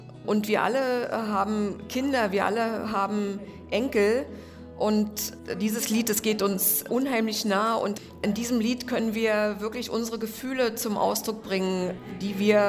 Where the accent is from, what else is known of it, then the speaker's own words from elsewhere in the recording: Germany; Ich bin ein Kind der DDR, ich habe in der Sowjetunion studiert